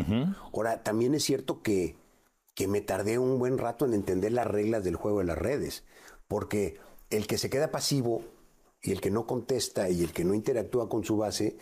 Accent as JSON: {"language": "Spanish", "country": "Mexico", "said": "Nosotros como mexicanos pues también no nos ponemos las pilas, ¿verdad?"}